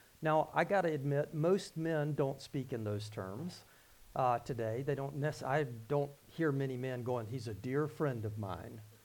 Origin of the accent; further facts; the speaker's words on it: the South, United States; not just because I grew up in the South, I do like the word beloved